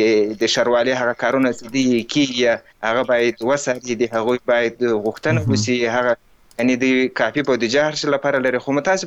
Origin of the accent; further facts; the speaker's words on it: Paktika, Afghanistan; مثلا زه د پکتیکا اوسېدونکی یم